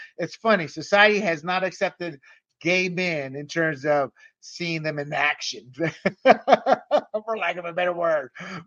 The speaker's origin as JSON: {"language": "English", "country": "Panama", "tie": "born or raised there", "said": "I have a true passion for equality, having been born and raised in Panama as an American citizen, seeing the inequality that dictatorships brought"}